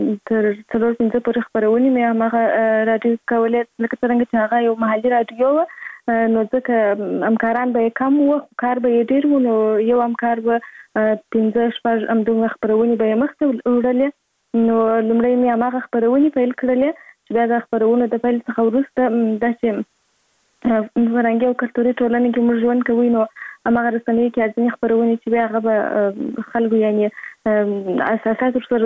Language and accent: Pashto; Kandahar, Afghanistan; born or raised there